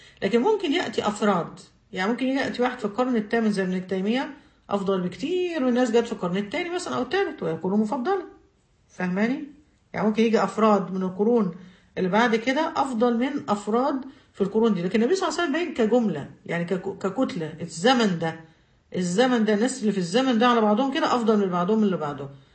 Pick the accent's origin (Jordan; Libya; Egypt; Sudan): Egypt; جبل أحد الكبير اللي هو زي جبل مقطم عندنا في مصر